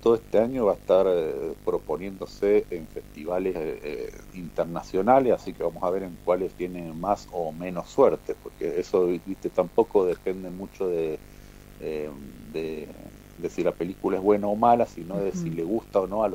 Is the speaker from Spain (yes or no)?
no; Mendoza, Argentina; Somos todos acá de Mendoza, naturalizados de Mendoza, ¿no?